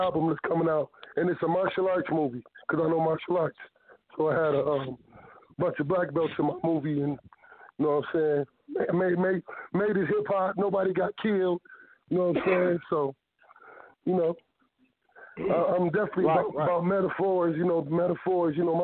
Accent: Flint, Michigan, United States; I'm from Flint, Michigan, where the dirty water at.

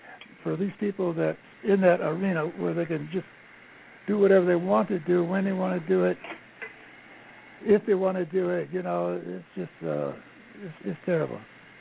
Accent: Los Angeles, California, United States; I'm from Los Angeles.

